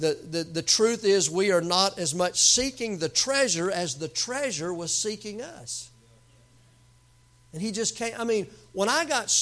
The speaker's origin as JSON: {"language": "English", "region": "the South", "country": "United States", "accent": "southern", "said": "Motto, in my southern accent, I'd say motto."}